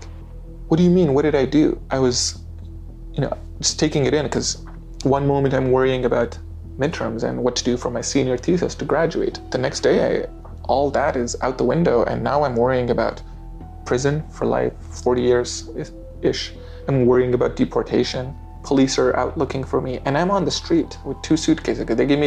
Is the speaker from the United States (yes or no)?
no; Afghanistan; I'm from Afghanistan. I was born in a refugee camp on the border of Afghanistan and Pakistan. My family was escaping political turmoil, violence, and civil war.